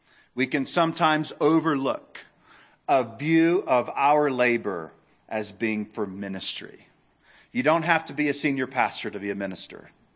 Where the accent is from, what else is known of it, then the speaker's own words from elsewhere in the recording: the South, United States; I'm from the South. It's not uncommon to, when you're driving through the South on country roads, to smell a dead skunk.